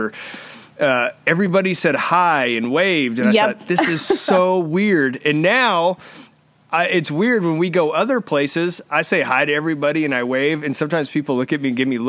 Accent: Arizona, United States; also born or lived in New Mexico; now in Texas, United States; I grew up in Arizona, and we lived in New Mexico for 10 years. And then when we came to Texas

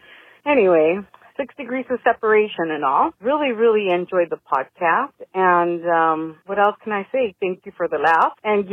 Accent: Los Angeles, California, United States; I'm from Orange County, California. LA born, San Ana Reef.

